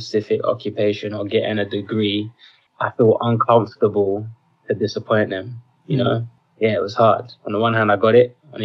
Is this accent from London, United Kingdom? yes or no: yes; London, United Kingdom; I'm a rapper from East London. I was born and raised on a council estate in Custom House. And my parents came over to England from Ghana in their early 20s, and they had me and my younger brother in London. So we're first generation Brits.